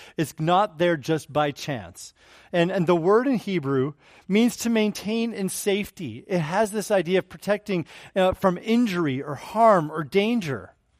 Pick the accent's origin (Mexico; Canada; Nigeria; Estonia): Canada; also born or lived in Alaska; now in Bakersfield, United States; As a boy born and raised in Canada and then ministered at a church in Alaska for 3.5 years, I am as cold-blooded as they come.